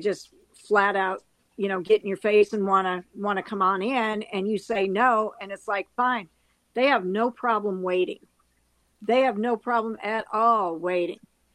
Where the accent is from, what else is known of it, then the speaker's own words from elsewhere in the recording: St. Louis Park, Minnesota, United States; I am. I lived in, I grew up in St. Louis Park.